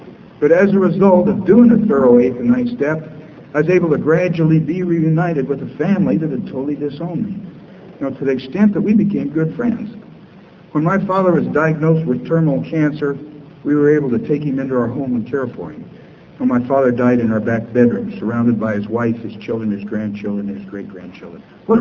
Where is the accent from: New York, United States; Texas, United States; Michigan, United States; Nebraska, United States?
Nebraska, United States; Lincoln; I'm an alcoholic and I'm from Lincoln, Nebraska.